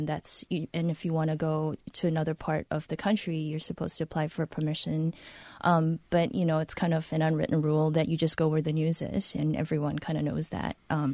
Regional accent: Singapore; I'm Singaporean. Food is in my DNA.

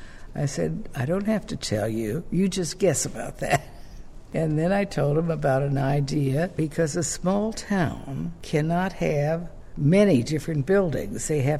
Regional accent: Gary, Indiana, United States; born there; I was born in Gary, Indiana, among the steel mill people.

